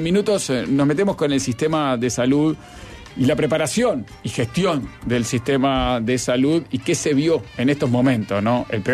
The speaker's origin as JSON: {"language": "Spanish", "town": "Madrid", "region": "Community of Madrid", "country": "Spain", "said": "Soy madrileña, hace 20 años viajé a Estados Unidos"}